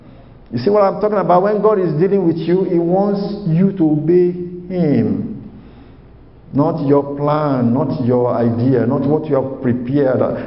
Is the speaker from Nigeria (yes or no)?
yes; Nigeria; I was in Africa many years. I came from Nigeria